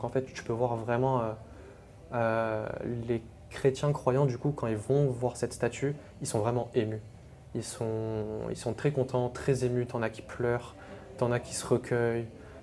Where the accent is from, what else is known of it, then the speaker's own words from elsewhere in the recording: France; moi, les gars, je suis français et en plus, je suis tunisien